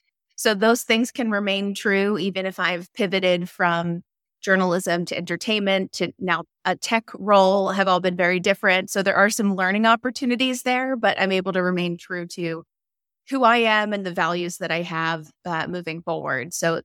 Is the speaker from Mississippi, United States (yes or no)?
no; New Jersey, United States; now in Los Angeles, United States; I don't live where I grew up. I grew up in Jersey